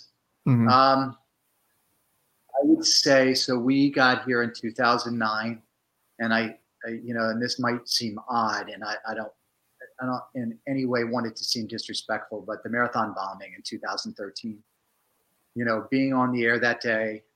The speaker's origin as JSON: {"language": "English", "region": "Florida", "country": "United States", "tie": "born or raised there", "said": "You know, my wife's from Alabama and me growing up in Florida, I just figured that would be a good fit for both of us because it would be close to our family."}